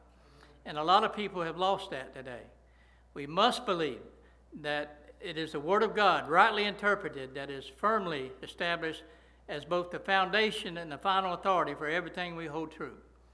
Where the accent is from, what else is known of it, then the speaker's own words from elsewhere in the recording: Pavo, Georgia, United States; so I am from Pavo